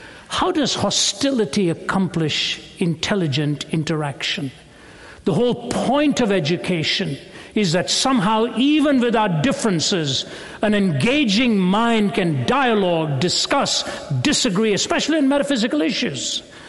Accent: Delhi, India; also born or lived in Chennai; I was born and raised in India, born in Chennai in the south, raised in Delhi in the north, so spoke both of the languages, Tamil from the south and Hindi from the north.

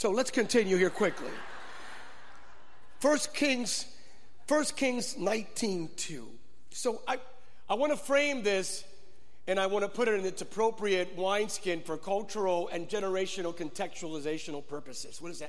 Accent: Puerto Rico; We're from Puerto Rico. Somos de Puerto Rico.

